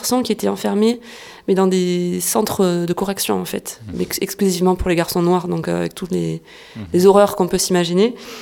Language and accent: French; France; Parce qu'effectivement, nous en tant que Français, c'est pas quelque chose qui nous appartient.